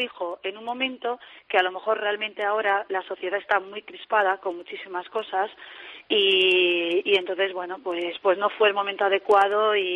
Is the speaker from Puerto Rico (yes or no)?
no; Spain; yo soy, lo primero, soy española, entonces vamos a ver, yo soy defensora de España